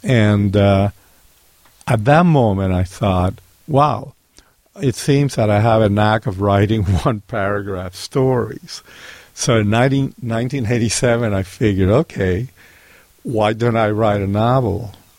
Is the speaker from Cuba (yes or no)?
yes; Cuba; now in United States; I'm an American lover of the way things are here as compared to the way things were in Cuba. So to me, it wasn't like a big move because I had gone to an American prep school.